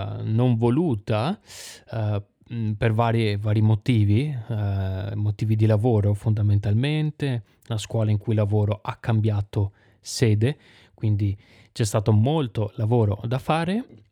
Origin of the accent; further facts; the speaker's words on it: Veneto, Italy; sono veneto anche io. Ci sono stati dei casi in un piccolo paese vicino a dove abitavo, dove abitano i miei genitori